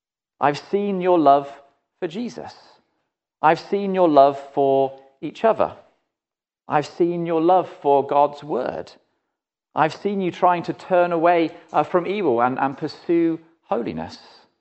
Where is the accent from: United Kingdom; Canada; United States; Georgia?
United Kingdom; England; And I'm also English